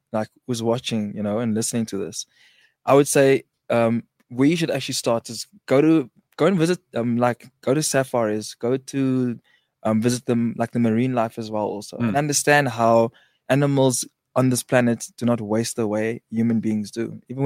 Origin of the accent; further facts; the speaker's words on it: Cape Town, Western Cape, South Africa; And growing up in Cape Town, I remember I used to have a rule for myself never to litter on a Sunday.